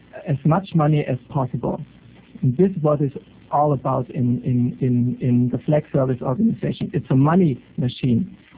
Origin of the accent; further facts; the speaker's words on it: Germany; I'm from Germany, you know.